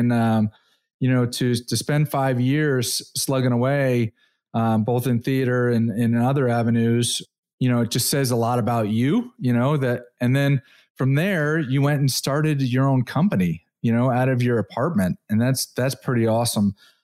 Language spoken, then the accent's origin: English; Brookfield, Connecticut, United States; what town? Because I grew up in Brookfield.